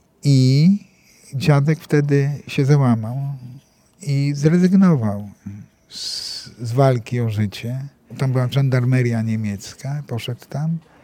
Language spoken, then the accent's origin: Polish; Lublin, Lublin Voivodeship, Poland; Dlatego nie mówię, że jestem lublinianinem, tylko jestem lublinerem.